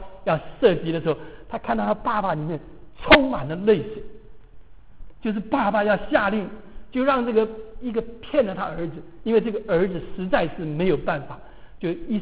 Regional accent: Taiwan; 我是就是1950年出生的，那个时候就是在台湾出生的第一代，那个最苦的那一年，小时候没有鞋子穿

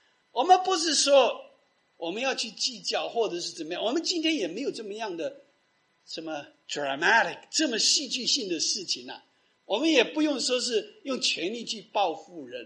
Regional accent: China; 我们中国人说是礼要龙门，但是我们基督徒说什么？

